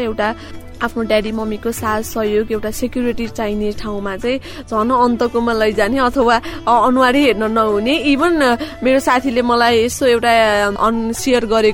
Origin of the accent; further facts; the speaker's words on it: Lele, Bagmati, Nepal; म ललितपुरको लेले भन्ने ठाउँमा म जन्मिएँ र मेरो हुर्काई पनि त्यहीँ भयो मेरो परिवार मेरो आफन्तजनक मेरो सबैजना त्यहीँ नै हुनुहुन्छ